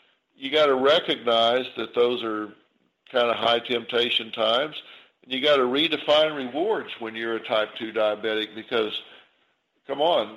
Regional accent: the South, United States; And I grew up in the South, and my mother would fix us sweet tea.

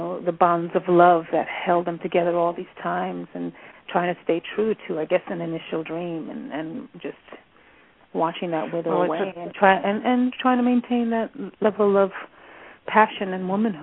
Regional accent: Bronx, New York, United States; I had a God-given preparation in two ways, in that I'm born and raised in the Bronx

